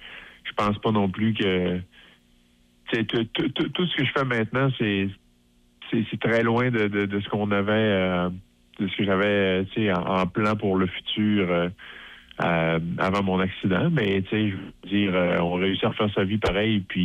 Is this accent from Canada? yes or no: yes; Quebec, Canada; moi, je suis un petit gars de région, je viens du Saguenay-Lac-Saint-Jean